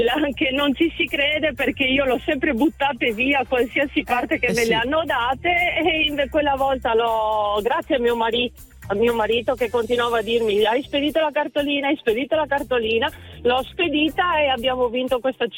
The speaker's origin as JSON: {"language": "Italian", "town": "Rovigo", "region": "Veneto", "country": "Italy", "said": "Sono di Rovigo."}